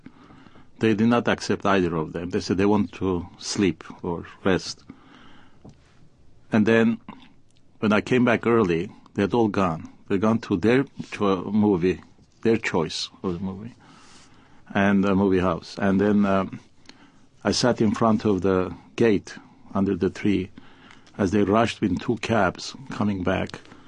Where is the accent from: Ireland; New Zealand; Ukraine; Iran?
Iran; I said, I'm from Iran. They said, is it in Ethiopia? I said, no.